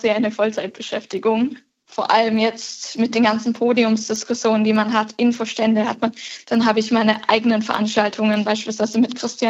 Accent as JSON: {"language": "German", "town": "Göppingen", "region": "Baden-Württemberg", "country": "Germany", "tie": "born or raised there", "said": "dass ich vor allem auch meine Heimat gestalten kann. Döppingen"}